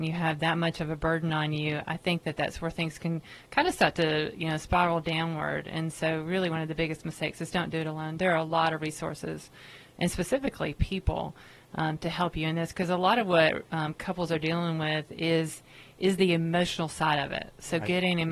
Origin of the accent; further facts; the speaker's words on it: Mississippi, United States; also born or lived in South Dakota; now in North Carolina, United States; Well, I was actually born in South Dakota. My dad worked for the Bureau of Indian Affairs, and then I grew up in Mississippi mostly.